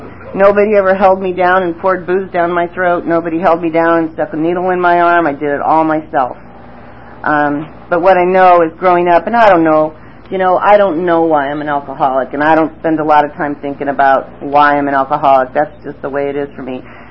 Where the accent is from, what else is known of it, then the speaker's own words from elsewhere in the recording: Rochester, New York, United States; born there; I was born in New York, Rochester, New York, upstate. I was adopted at 3 months old into an Irish Catholic family, and I'm Italian, and something else too.